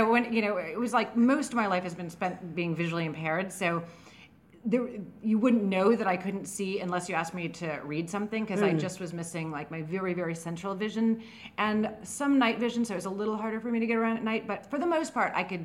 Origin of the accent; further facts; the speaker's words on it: San Francisco, California, United States; also born or lived in New Orleans, United States; I'm from San Francisco. I graduated from UC Santa Cruz, and my best friend was moving to New Orleans